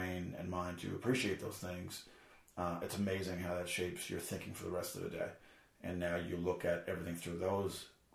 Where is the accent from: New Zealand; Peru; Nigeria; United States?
Peru; So I spent my early childhood growing up in Peru with my grandma.